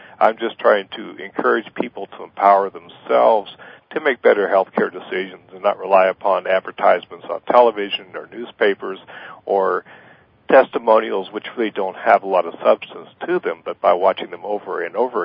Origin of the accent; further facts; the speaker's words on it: Boston, Massachusetts, United States; born there; When I was born in Boston, which happened to be in the midst of the Second World War